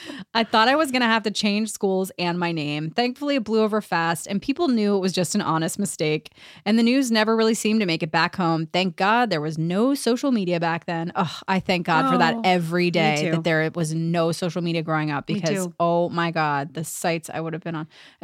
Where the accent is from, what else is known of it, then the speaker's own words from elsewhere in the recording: Maryland, United States; I grew up in Maryland, but yeah, we went to DC because it was close